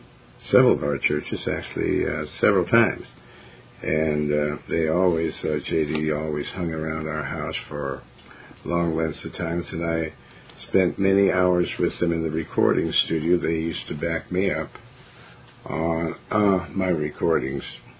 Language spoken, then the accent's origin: English; Billings, Montana, United States; Montana, my home state. Praise the Lord. Amen. That's where men are men and women are glad about it. Praise the Lord. Big sky country. Okay, I'm from Billings.